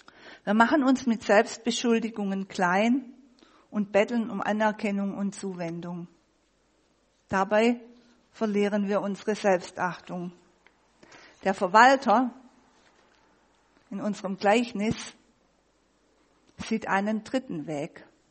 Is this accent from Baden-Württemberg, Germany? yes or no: yes; Baden-Württemberg, Germany; Ich bin Schwabe und ein Schwabe verschleudert nichts.